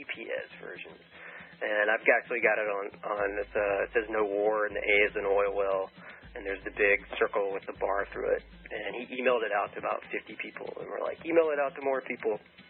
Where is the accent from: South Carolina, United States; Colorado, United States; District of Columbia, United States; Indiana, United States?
South Carolina, United States; I'm from South Carolina, you go to South Carolina